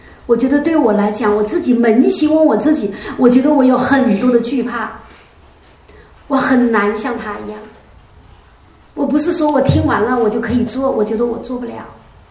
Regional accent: Shanghai, China; 后来我发现我是上海人的上海人，他是上海人

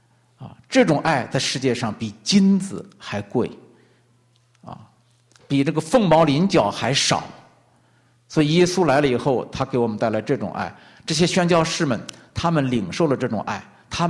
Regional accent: China; now in Vancouver, Canada; 我们从中国来到加拿大温哥华来干什么来了？

